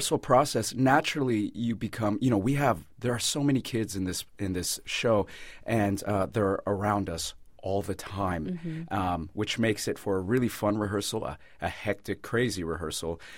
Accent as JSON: {"language": "English", "town": "Marysville", "region": "California", "country": "United States", "tie": "born or raised there", "also_born_or_lived": "Philippines", "said": "I grew up in, well, I was born in the Philippines, but my father's military, so we were stationed in Beale Air Force Base, and there's a town next to that called Marysville."}